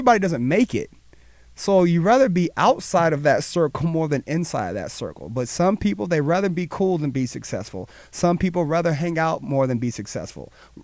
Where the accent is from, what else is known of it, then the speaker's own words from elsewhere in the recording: Cleveland, Ohio, United States; I was the biggest Steelers fan growing up in Cleveland, Ohio.